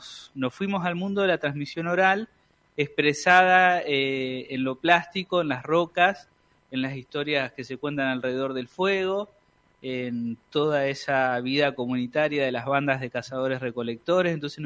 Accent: General Pico, La Pampa, Argentina; Yo soy de Pico, sí.

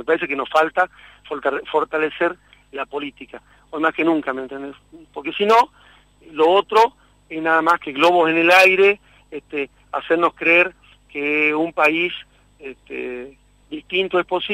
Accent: Argentina; como argentinos, como trabajadores del campo popular

